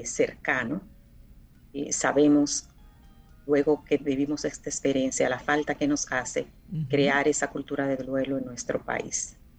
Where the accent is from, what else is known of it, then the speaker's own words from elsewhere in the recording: Dominican Republic; algo que nosotros como dominicanos le sabemos